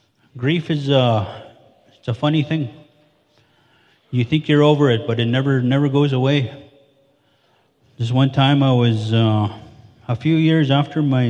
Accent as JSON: {"language": "English", "region": "Saskatchewan", "country": "Canada", "said": "I'm from James Smith Cree Nation."}